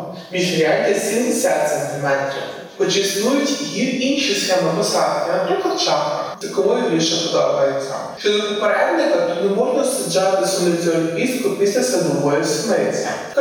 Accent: Carpathians, Ukraine; Я сама з Карпат, і буквально виросла на синиці лісовій.

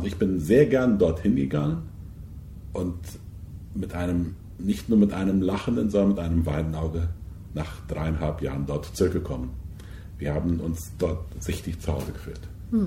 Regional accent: Paraguay; Als Christen haben wir sowieso eine Heimat, die ist nicht hier auf dieser Erde. Und ich sage immer, ich habe meine Heimat in Paraguay und mein Herz ist in Afrika.

